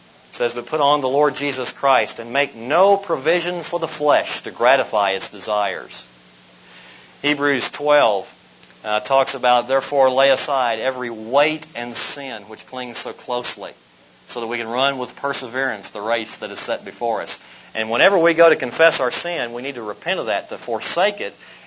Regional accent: Oklahoma, United States; Now, how I grew up in Oklahoma and became a Cleveland Indians baseball fan, I'll never know, but I did it.

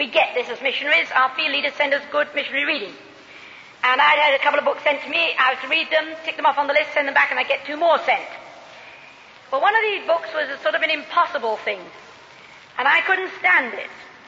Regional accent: Ireland; I come from Ireland.

